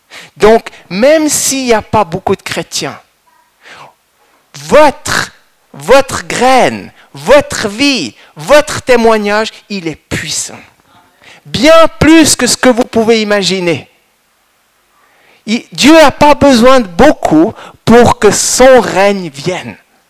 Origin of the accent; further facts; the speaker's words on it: Moudon, Vaud, Switzerland; moi je viens de Moudon, puis longtemps je disais, ah Moudon c'est quand même difficile, hein, on a un peu de peine.